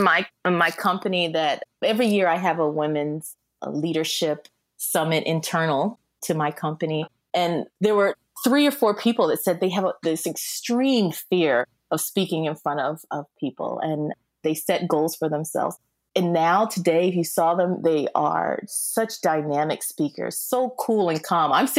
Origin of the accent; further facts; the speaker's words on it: Texas, United States; growing up in Texas, in a small town in Texas, I was the only person of color in my entire elementary school and probably in my entire neighborhood.